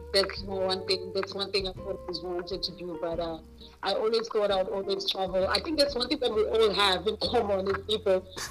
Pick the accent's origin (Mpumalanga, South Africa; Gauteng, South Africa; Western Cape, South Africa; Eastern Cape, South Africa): Gauteng, South Africa; Johannesburg; moved away as an adult; now in China; Oh, I'm originally from South Africa, Joburg, and I've been in China since 2019, November. So I've been here for close to 2 years and a half.